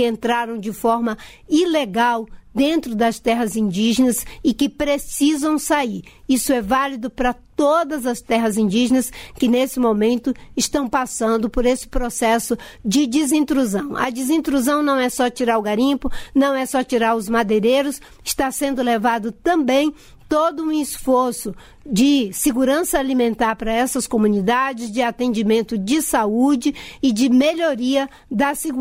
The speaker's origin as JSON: {"language": "Portuguese", "region": "Acre", "country": "Brazil", "tie": "born there", "said": "Eu sou acriana, nasci no estado do Acre"}